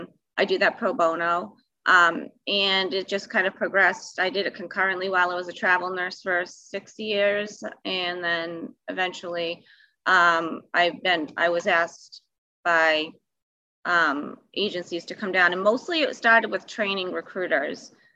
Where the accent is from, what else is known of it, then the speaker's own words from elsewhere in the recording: Massachusetts, United States; I was at a permanent hospital, and I'm from Mass, so it's unionized.